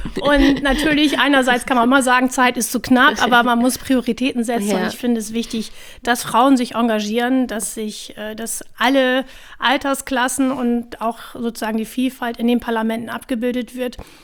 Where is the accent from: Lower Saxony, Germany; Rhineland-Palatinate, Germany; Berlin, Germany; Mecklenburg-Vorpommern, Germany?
Lower Saxony, Germany; ich komme aus dem Landkreis Oldenburg, in dem die Agrarbranche mit allen ihren vor- und nachgelagerten Bereichen ein ganz wichtiger Wirtschaftsfaktor ist.